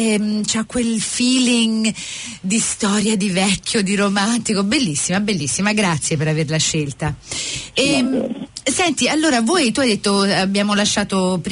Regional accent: Naples, Campania, Italy; io sono napoletana

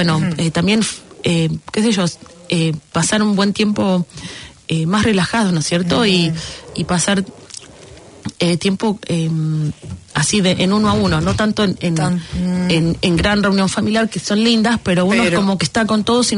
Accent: Mar del Plata, Buenos Aires Province, Argentina

